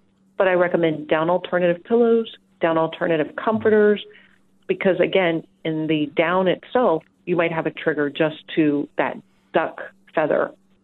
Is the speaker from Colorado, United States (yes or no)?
no; Austin, Texas, United States; So I come to this authentically from Austin, Texas